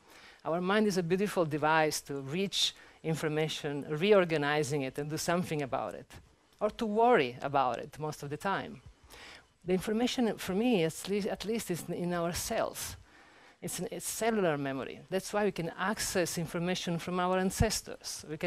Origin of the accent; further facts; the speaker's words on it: Sicily, Italy; I'm from Sicily, and in South Italy we have a lot of sound healing traditions with the pizzicato and so forth.